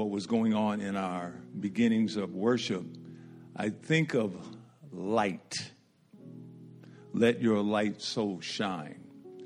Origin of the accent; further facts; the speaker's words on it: Detroit, Michigan, United States; Considering the fact that I grew up in Detroit, born in 1957